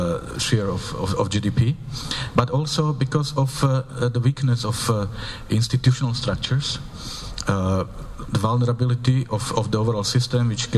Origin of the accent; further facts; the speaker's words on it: Slovakia; I'm coming from Slovakia, and this gives me a special advantage of having the experience of being on both sides of the fence.